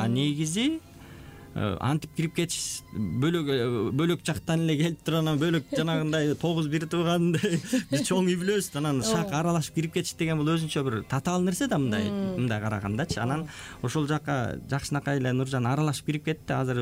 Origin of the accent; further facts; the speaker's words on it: Karatala, Issyk-Kul Region, Kyrgyzstan; Мен Көлдөн болом, Көлдүн Тоң району Каратала деген айылдан болом.